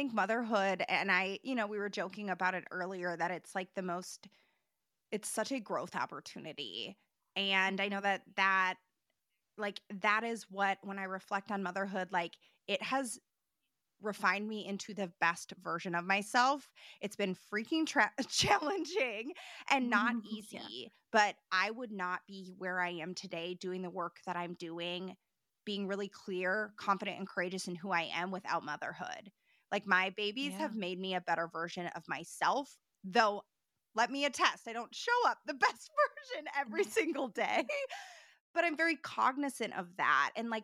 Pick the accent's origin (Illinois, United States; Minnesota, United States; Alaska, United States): Minnesota, United States; born and raised in Minnesota, living 5 minutes from my family, back in the school district that I grew up